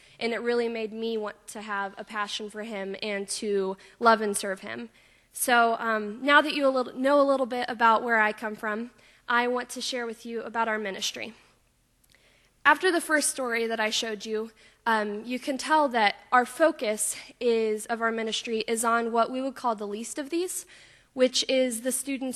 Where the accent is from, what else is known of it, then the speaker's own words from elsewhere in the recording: Greensburg, United States; Just to give you a little history, I grew up in Greensburg and actually went to this church until I think I was about in the third grade.